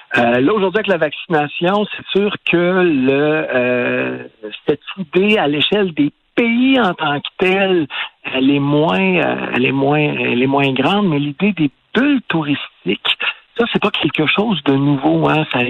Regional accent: Canada; On a eu la bulle atlantique chez nous au Canada

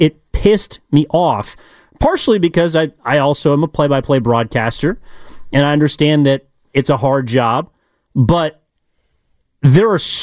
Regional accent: California, United States; those that know me know that I'm from the East Bay, so grew up big Warriors fan

